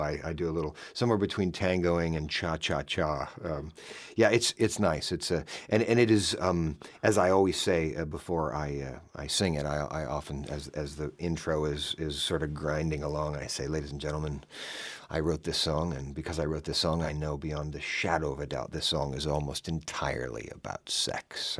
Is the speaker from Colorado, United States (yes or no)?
no; Boise, Idaho, United States; Well, Tom Jensen is, he's from my hometown. He's from Boise.